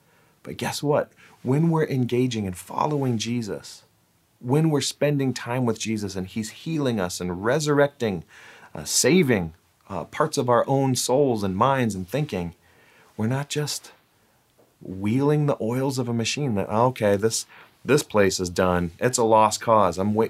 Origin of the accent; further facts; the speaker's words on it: Florida, United States; they went to the next team to play Florida, I'm from Florida.